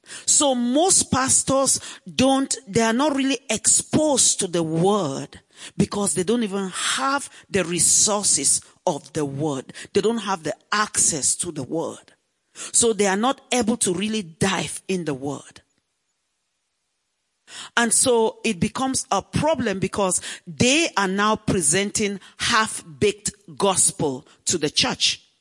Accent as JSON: {"language": "English", "country": "Cameroon", "tie": "born or raised there", "also_born_or_lived": "Nigeria", "said": "I'm from Cameroon. I was born and raised in Cameroon, and I also went to school. My undergraduate education and part of my graduate education was done in Nigeria."}